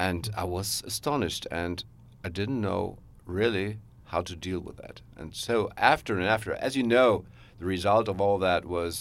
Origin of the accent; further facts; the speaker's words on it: Berlin, Germany; And I said, yes, I'm from West Berlin.